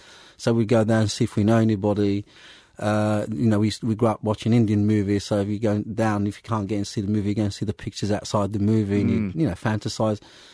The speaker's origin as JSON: {"language": "English", "country": "Morocco", "tie": "born there", "second_language": "English", "moved": "yes", "lives_now": "England", "said": "I was born in Morocco, and then I came to England in 73, and I've become a misfit because I didn't speak English and stuff."}